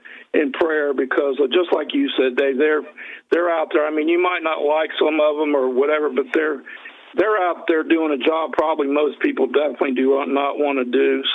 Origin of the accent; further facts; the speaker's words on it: Ohio, United States; I'm from Ohio, too. I graduated high school in 79.